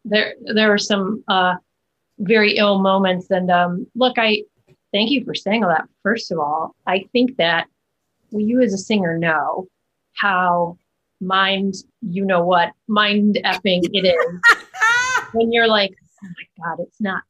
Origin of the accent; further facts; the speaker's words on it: Chicago, Illinois, United States; Because especially where I, growing up in the Chicago theater community